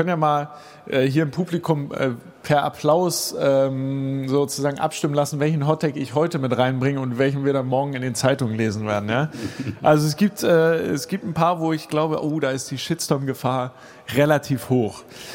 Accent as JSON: {"language": "German", "region": "Hamburg", "country": "Germany", "said": "ich persönlich als Hamburger wäre natürlich für Franzbrötchen im Bordbistro"}